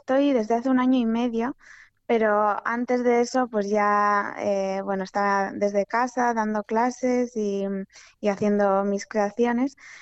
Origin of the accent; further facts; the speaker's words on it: Barrika, Basque Country, Spain; now in San Sebastián, Spain; Yo soy de Barrica, que es un pueblecito que está cerca de Bilbao.